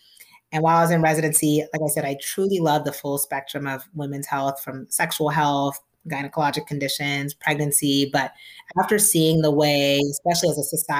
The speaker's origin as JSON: {"language": "English", "country": "Nigeria", "said": "So I am the daughter of scientists. We're Nigerian."}